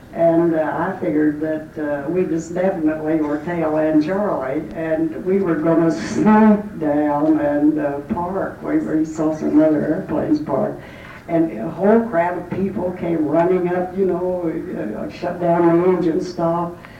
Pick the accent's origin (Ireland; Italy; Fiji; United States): Ireland; I'm Irish.